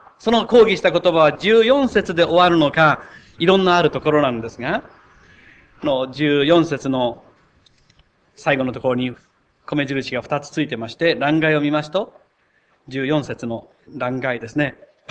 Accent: Kochi, Japan; 大体私の田舎、土佐の高知の、ずっと、アスリ岬の近く、中野浜っていうところにいたんですけども

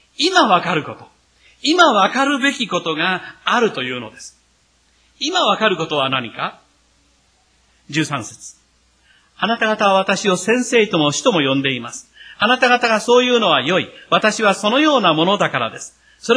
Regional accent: Kochi, Japan; 私のふるさと、高知にですね、板垣泰助という人がいました。

